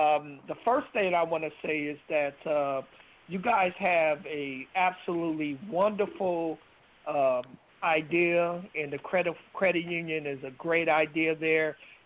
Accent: Illinois, United States; I lived in Rockford. I'm from Illinois, and I worked with the Illinois State Black Chamber

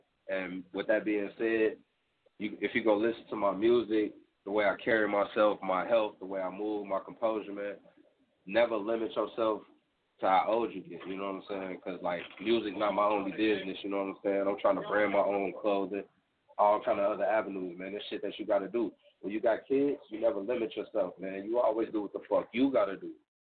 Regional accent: Harvey, Illinois, United States; I'm from Harvey, Illinois, but when I was in Chicago

